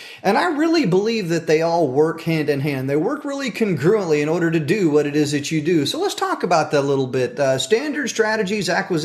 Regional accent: the South, United States; But, you know, I grew up in the South

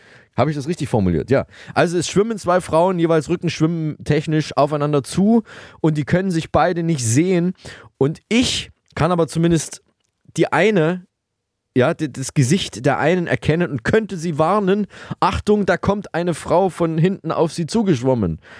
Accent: Saalfeld, Thuringia, Germany; wartet in meiner alten Heimat, in meiner Geburtsstadt Saalfeld.

